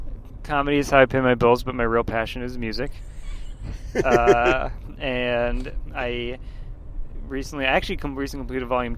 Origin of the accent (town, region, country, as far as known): Boston, Massachusetts, United States; born or raised there